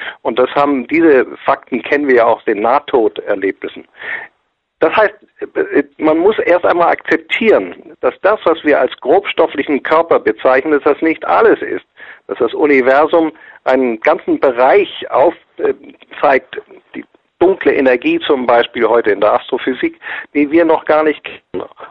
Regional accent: Australia; ich bin ja in Australien aufgewachsen

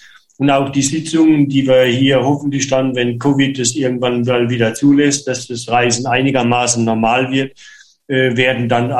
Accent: Germany; moved away as an adult; now in Spain; Weil wie gesagt, wir sind Deutsche.

